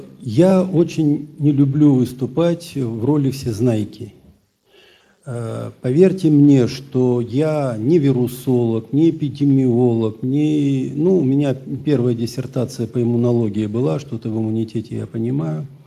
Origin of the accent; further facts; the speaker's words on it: Siberia, Russia; мы же сибиряки, я справлюсь, я здоровый